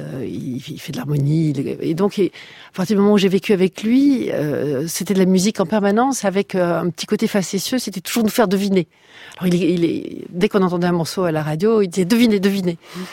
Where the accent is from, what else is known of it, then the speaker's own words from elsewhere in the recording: Belgium; Oui, enfin, disons qu'en étant belge, on était regardé en tant que belge, oui.